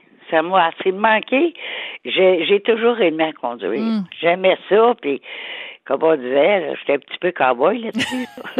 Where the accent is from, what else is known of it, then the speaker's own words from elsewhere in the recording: Ontario, Canada; Je viens du nord d'Ontario, une petite place